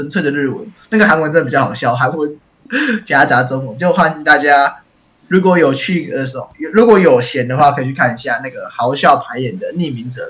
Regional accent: Taichung, Taiwan; 我们中部人中、台中人笑而不语。我们中部粽可是有灵魂的粽子

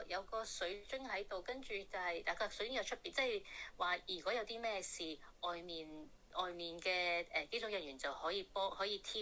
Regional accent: Hong Kong; 所以其实需要揾屋嘅唔系净系我哋香港人

